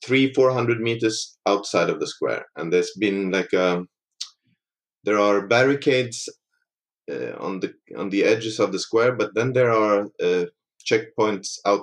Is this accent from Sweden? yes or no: yes; Sweden; So we were like, yeah, no, we're from Sweden.